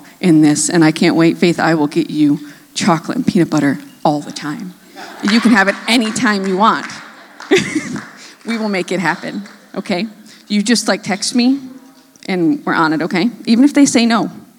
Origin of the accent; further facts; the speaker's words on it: New York, United States; moved away as an adult; I grew up on the East Coast. I'm from upstate New York, about 5 hours from the city. That's why I don't have a weird accent. And I've been here since 2001.